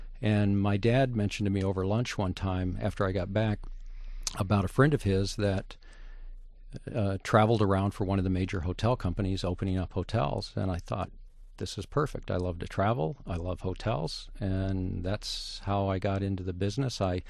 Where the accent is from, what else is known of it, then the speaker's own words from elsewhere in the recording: Fort Collins, Colorado, United States; also born or lived in Los Angeles / San Francisco / Denver; I was born in Los Angeles. We moved up to San Francisco and then on to Denver, Colorado, and to Northern Colorado to a small town called Fort Collins, where I attended junior high and high school.